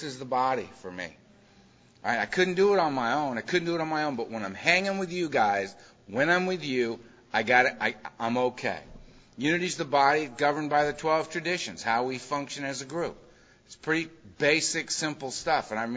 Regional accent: Los Angeles, California, United States; I'm from Los Angeles, and we got about, 3,000 known meetings a week, you know?

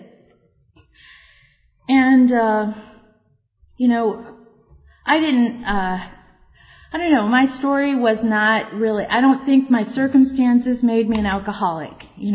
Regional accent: Long Beach, California, United States; And I grew up in Long Beach, and that's just to say I had a good geographical area to do my stuff, you know.

